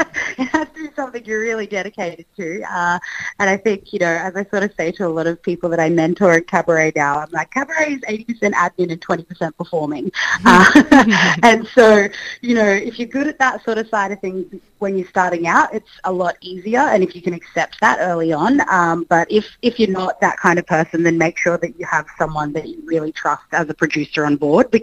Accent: Brisbane, Queensland, Australia; because I'm from Brisbane

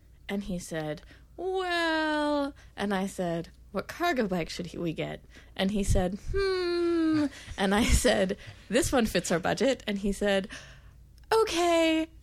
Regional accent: California, United States; I grew up in California.

